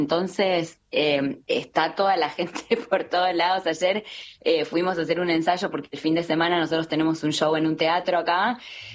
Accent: Campana, Buenos Aires Province, Argentina; now in Dallas, United States; Nosotros vivimos aquí hace 8 años, somos de Campana, pero vivimos acá y tenemos una comunidad hermosa.

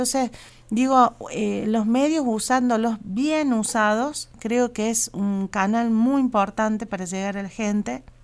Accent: Córdoba, Argentina; now in Catamarca, Argentina; Yo hace 14 años que vivo en Catamarca, soy cordobesa

